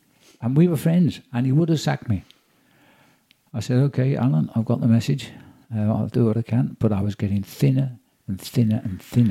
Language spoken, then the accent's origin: English; Liverpool, North West England, United Kingdom; now in London, United Kingdom; I came from Liverpool, never been.